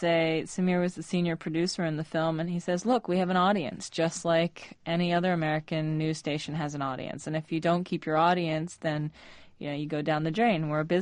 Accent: Egypt; When I grew up in Egypt, I grew up with state-run television news. And then when I came back in 97

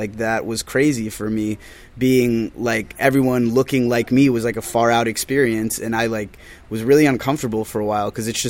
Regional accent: Atlanta, Georgia, United States; When I first came to BU, I was like, I hit culture shock because I'm from Atlanta

